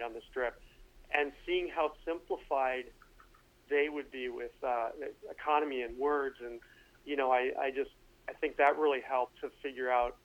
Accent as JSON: {"language": "English", "region": "Michigan", "country": "United States", "tie": "born or raised there", "said": "a fellow by the name of Dan Jupe, who we grew up in Michigan, but I met him."}